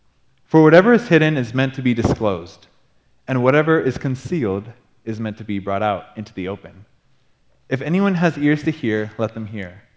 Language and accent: English; Japan; I was born and raised in Japan